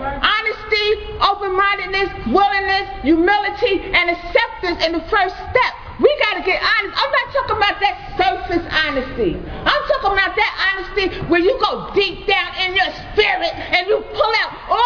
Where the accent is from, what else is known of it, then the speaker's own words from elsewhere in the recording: Brooklyn, New York, United States; also born or lived in Darlington, South Carolina / Manhattan; because I'm originally from Darlington, South Carolina. However, I was raised in Brooklyn and in Manhattan.